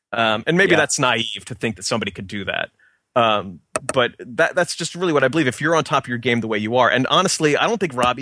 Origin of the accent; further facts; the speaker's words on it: Kansas City, Missouri, United States; I'm an accountant. I'm from Kansas City, Missouri.